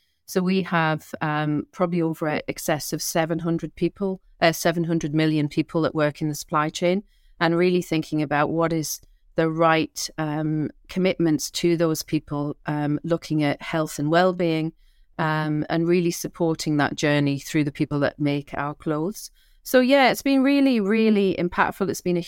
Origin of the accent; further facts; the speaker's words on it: North East England, United Kingdom; I'm a Geordie.